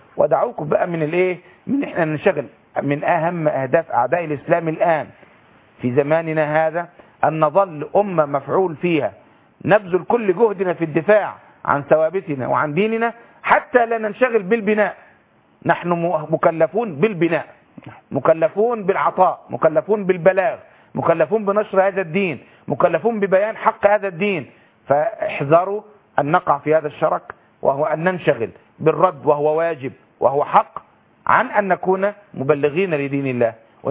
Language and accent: Arabic; Egypt; أنا النهاردة بقول أنا راجل مصري